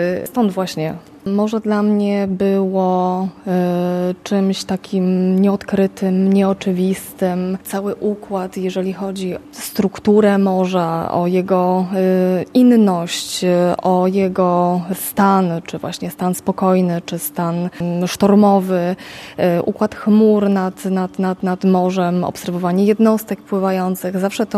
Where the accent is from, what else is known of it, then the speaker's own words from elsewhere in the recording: Silesian Voivodeship, Poland; now in Szczecin, Poland; moje pochodzenie, bo jestem ze Śląska i tego morza zawsze było mi mało. Przeprowadziłam się do Szczecina. Jak wiadomo, Szczecin leży nad morzem